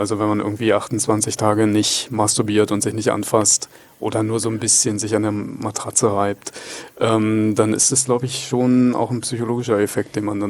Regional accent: Berlin, Germany; aus Berlin.

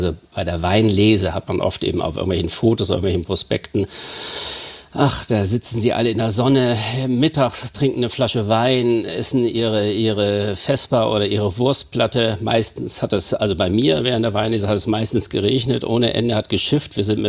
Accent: Hamburg, Germany; Ich bin ja hier groß geworden in Harvestehude, bin hier zum Gymnasium Eppendorf zur Schule gegangen, bis ich dann gehen musste, sage ich mal ganz vorsichtig, und bin dann gewechselt auf das Wirtschaftsgymnasium St. Pauli.

